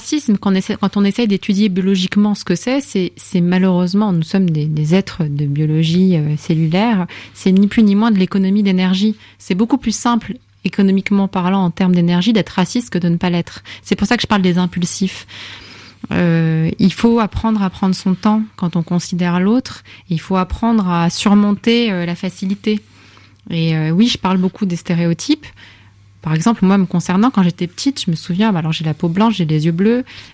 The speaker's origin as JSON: {"language": "French", "country": "France", "said": "je suis française, j'apprends l'arabe"}